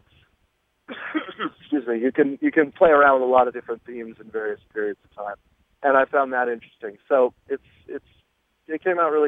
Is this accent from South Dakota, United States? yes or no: no; Las Vegas, Nevada, United States; when I grew up in Vegas, it was such a different town, and that era is gone